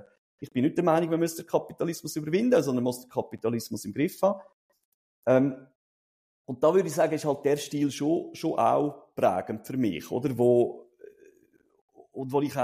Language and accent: German; Glarus, Switzerland; als Glarner würde ich sagen